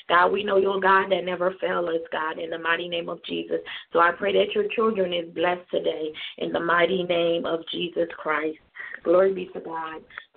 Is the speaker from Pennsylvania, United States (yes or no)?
yes; Chester, Pennsylvania, United States; I'm from Chester, Pennsylvania, outside of Philadelphia.